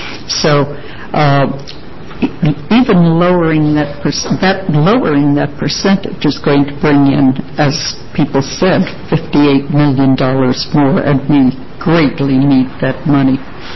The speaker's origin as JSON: {"language": "English", "region": "East Coast", "country": "United States", "tie": "born or raised there", "said": "I knew about Oregon when I grew up on the East Coast a long time ago"}